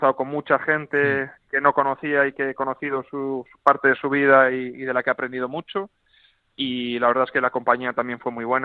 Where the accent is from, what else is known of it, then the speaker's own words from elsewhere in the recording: Galicia, Spain; como buen gallego y como buen caminante